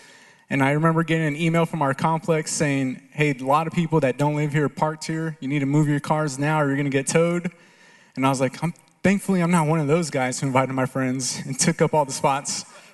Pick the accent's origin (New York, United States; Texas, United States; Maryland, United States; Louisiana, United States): Texas, United States; El Paso; I'm from El Paso, it's all dirt out there, so I'm thinking, we don't have these storms, it's usually dust storms